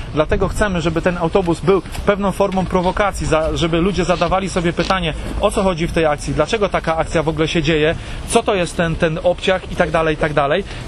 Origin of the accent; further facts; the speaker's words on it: Bydgoszcz, Kuyavian-Pomeranian Voivodeship, Poland; Ja jestem akurat z Bydgoszczy, Państwo jesteście z Chojnic, co nie znaczy, że my się między tymi miastami nie przemieszczamy.